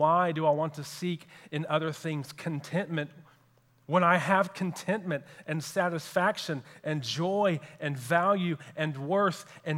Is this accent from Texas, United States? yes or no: yes; Texas, United States; now in Louisville, United States; moved to Kentucky to go to seminary to prepare for ministry. And one of the first things that I did, as any Texan would do, was to scope out what the best Mexican restaurant was.